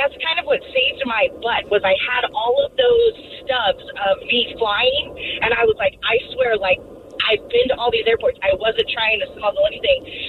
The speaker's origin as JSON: {"language": "English", "region": "Arizona", "country": "United States", "lives_now": "Washington, United States", "said": "So I'm from Arizona and live in Washington."}